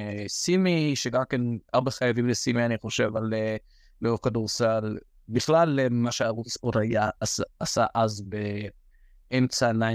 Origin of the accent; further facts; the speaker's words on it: Acre, Northern District, Israel; איפה לירושלים בכלל, כי אני מעכו